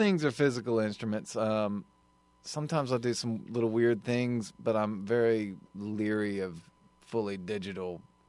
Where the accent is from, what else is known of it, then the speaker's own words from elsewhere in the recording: Arkansas, United States; I'm from Arkansas